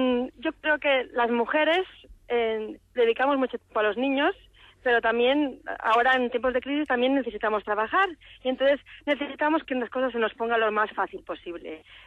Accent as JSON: {"language": "Spanish", "country": "Spain", "said": "como soy española"}